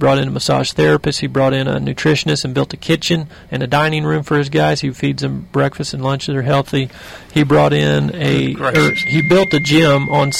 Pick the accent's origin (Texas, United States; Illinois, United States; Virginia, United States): Texas, United States; But I'm from Central Texas, so I don't really know a lot of these folks out here.